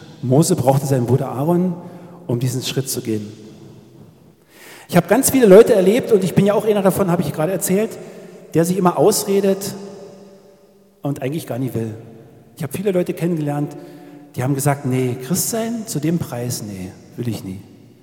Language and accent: German; Hoyerswerda, Saxony, Germany; Als die ersten Flüchtlinge nach Hoyerswerda kamen, da wo ich herkomme, da bin ich immer vom Fahrrad vorbeigefahren.